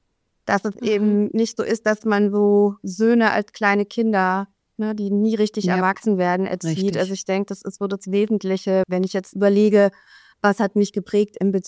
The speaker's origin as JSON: {"language": "German", "town": "Munich", "region": "Bavaria", "country": "Germany", "tie": "born or raised there", "said": "Also, ich bin 1984 in München geboren und bin dort auch aufgewachsen."}